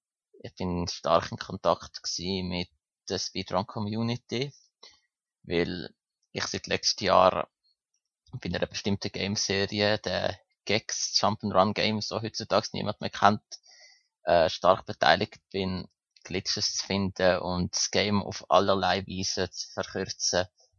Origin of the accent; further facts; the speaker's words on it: Switzerland; accent: Swiss; an meinem tollen schweizerischen Akzent, wenn ich Hochdeutsch versuche zu reden